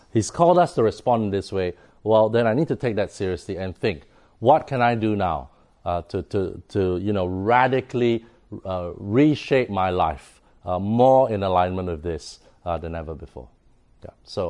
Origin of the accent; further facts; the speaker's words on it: Singapore; in my home country of Singapore